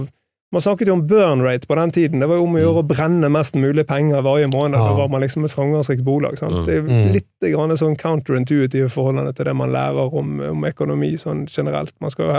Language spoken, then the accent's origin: Swedish; Bergen, Vestland, Norway; Jag är från Second City, så det är Norges Göteborg, kan man kalla det på.